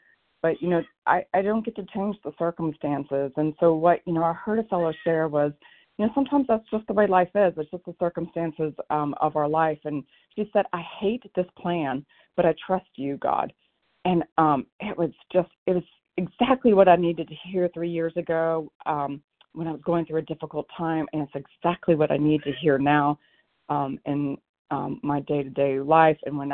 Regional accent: Oregon, United States; Yeah, you bet. Good morning. I'm from Oregon.

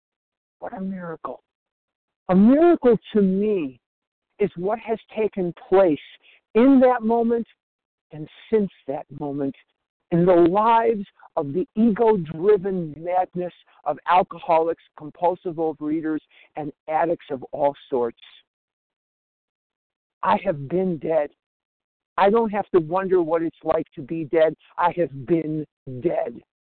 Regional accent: Scottsdale, Arizona, United States; I'm from Scottsdale, Arizona.

